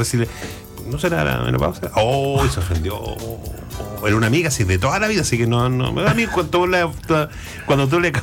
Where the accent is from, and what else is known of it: Chile